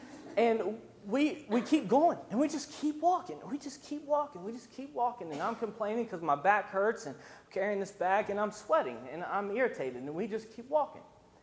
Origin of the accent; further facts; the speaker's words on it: Kentucky, United States; I'm from Kentucky. Please don't hold that against me, but you travel down 75 for a while, and then you go off these back roads for a while